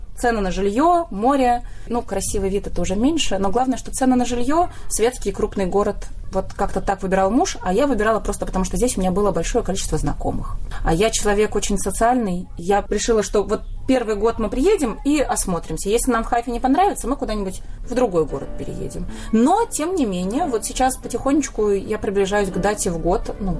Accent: Saint Petersburg, Russia; now in Israel; Москвичи меня почему-то все окрестили москвичкой, хотя я очень держусь, что я из Петербурга, со своими замашками.

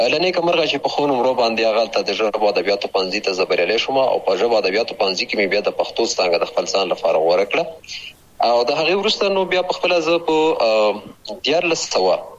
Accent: Khyber Pakhtunkhwa, Pakistan; ما هغه 1340 کال و چې زه په همدې ولسوالۍ کې پیدا شوم، د بابو خیلو نومې ځای کې چې دا هم همدغه ته هم جواره ولسوالۍ ده، د ښکته پښتونخوا هغه ولسوالۍ چې د ډیورن کرخي سره جوخته

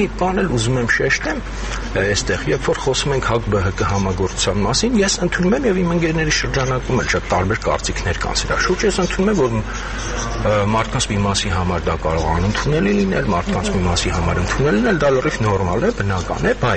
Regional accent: Yerevan, Armenia; ինձ որպես երևանցի դա ռեալ հուզող խնդիր է։

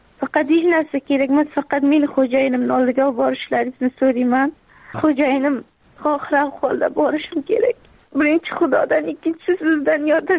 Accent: Surxondaryo Region, Uzbekistan; also born or lived in Mazar-i-Sharif, Afghanistan; Mazori Sharif viloyatida tug'ilib, bir yoshimda bo'lganimda dadam ishlar shaqa bo'lganlar Surxondaryoda. Shaqa maktabni bitirdim

